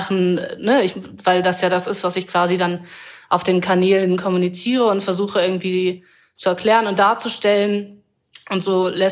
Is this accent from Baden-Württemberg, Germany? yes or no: no; Lower Saxony, Germany; ich bin zum Teil im Wendland aufgewachsen.